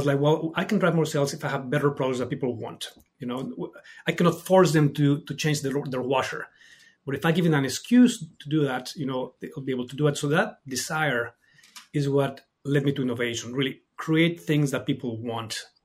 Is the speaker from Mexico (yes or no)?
yes; Mexico City, Mexico; I am originally from Mexico City, and I'm an architect by trade.